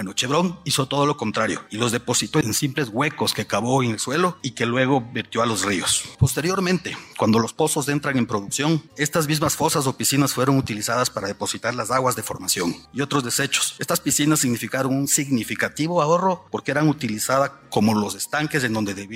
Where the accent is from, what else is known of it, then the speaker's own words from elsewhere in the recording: Ecuador; muchas gracias. Soy un abogado ecuatoriano.